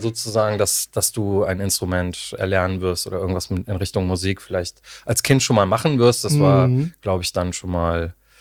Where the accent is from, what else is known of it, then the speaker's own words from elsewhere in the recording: Cologne, North Rhine-Westphalia, Germany; ich komme auch aus Köln